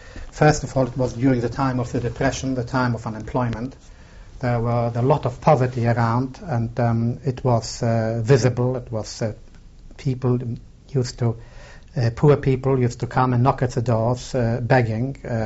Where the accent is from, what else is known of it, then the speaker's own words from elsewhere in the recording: Poland; first of all, in Poland, there were not many cars about. In my hometown, there were very, very few cars.